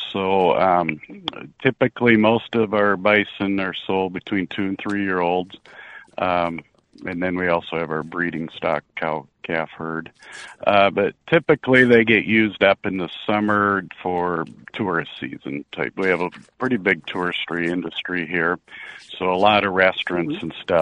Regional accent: Washington, United States; We're originally from Northwest Washington, and we dairied there.

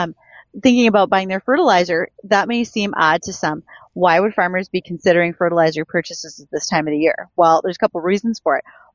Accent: Wishek, North Dakota, United States; I'm from Wishick. That is my hometown.

